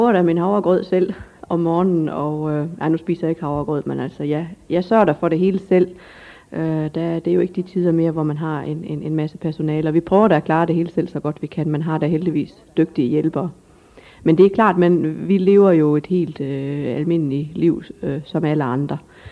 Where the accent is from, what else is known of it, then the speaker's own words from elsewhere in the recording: Højris, North Denmark Region, Denmark; moved away as an adult; also born or lived in Aarhus / Copenhagen; jeg er født og opvokset på Højris. Så det går jo efterhånden nogle år tilbage. Så flyttede jeg herfra, da jeg blev student, da jeg var 18 år, og har så faktisk ikke haft bopæl på Mors i de mellemliggende år